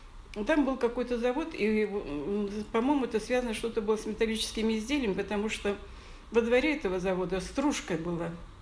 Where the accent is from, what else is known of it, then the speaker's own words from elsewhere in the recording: Ukraine; first language Ukrainian; Russian is a second language; потому что я же еще с Украины, и украинский язык, так мама тоже говорила.